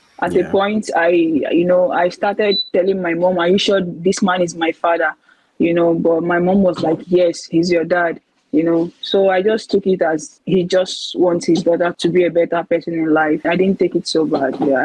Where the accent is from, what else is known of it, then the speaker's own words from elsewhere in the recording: Nigeria; Yeah, I think these two are the most difficult challenges I really, really faced, you know, why growing up in Nigeria.